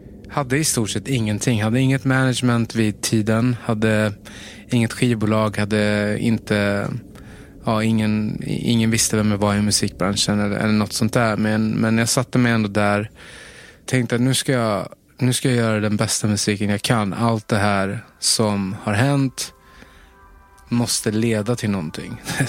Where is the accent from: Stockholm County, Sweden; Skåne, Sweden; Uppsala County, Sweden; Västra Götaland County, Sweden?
Stockholm County, Sweden; Tensta; Metaforen kommer från att jag är uppvuxen i Tensta och hade en tonårstid som var dominerad av ganska mycket våld.